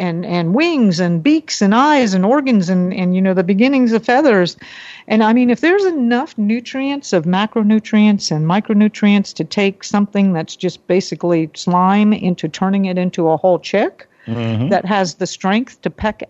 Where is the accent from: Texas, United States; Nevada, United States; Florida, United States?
Florida, United States; now in Puerto Rico; But I grew up in Florida, so I love food.